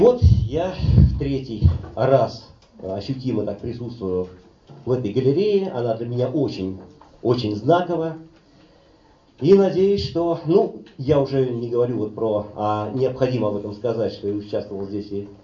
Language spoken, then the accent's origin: Russian; Moscow, Russia; Я сам, в общем-то, из этих краев, как говорят белорусы, тутейший. Родился я и до сих пор живу здесь, считайте, через речку, в Николо-Переверинской слободе. Ныне это Люблино Печатники. Вот. Один из самых сталкерских районов Москвы.